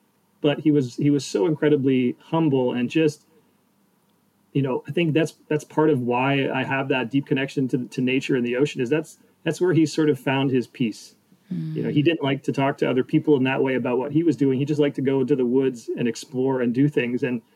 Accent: Montreal, Quebec, Canada; I grew up in Montreal

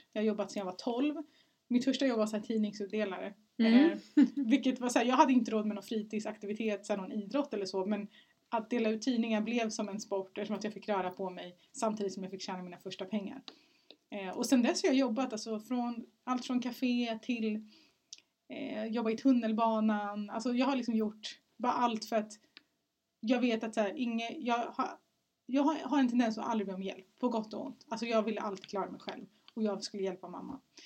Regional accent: Stockholm, Stockholm County, Sweden; now in Flemingsberg, Sweden; Jag föddes 1992 på Södersjukhuset på Södermalm. Och jag har, ja men born and raised på Söder. Jag flyttade därifrån när jag var 19 för att plugga. Och så flyttade jag till Flemingsberg och där har jag bott. Since forever, jag älskar Flämpan.

